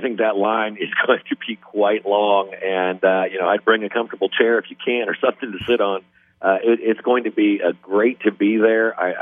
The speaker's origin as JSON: {"language": "English", "region": "Indiana", "country": "United States", "said": "I'm from Indiana."}